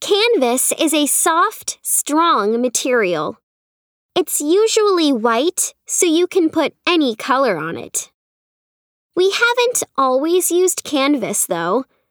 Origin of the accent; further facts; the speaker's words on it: Australia; I'm from Australia. Traditional art is very important in our culture